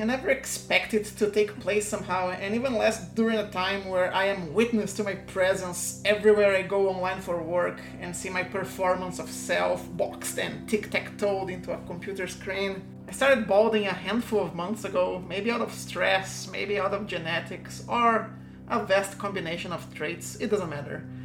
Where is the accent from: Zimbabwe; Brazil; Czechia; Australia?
Brazil; from Brazil.